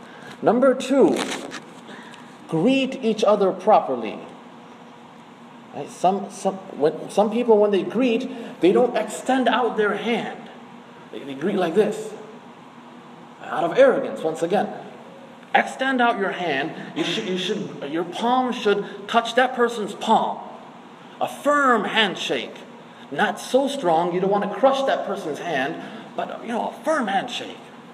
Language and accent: English; Glendale Heights, Illinois, United States; I said, I was born in Glendale Heights. I'm from Glendale Heights.